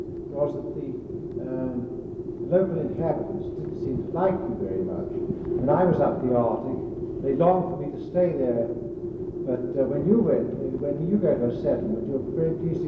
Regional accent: New Zealand; born there; I'm a New Zealander by birth, and the Maoris have a practice there

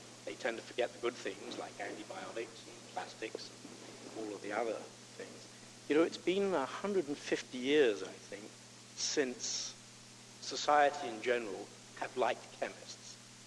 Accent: Canada; now in Vancouver, Canada; So I assume that I was asked to give the thanks because as a Canadian chemist, I've known Professor Gillette for many years.

